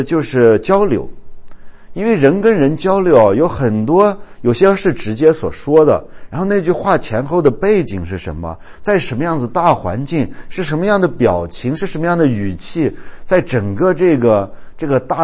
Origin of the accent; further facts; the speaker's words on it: China; 所以呢我们中国人好像基本上也能够相信这一点啊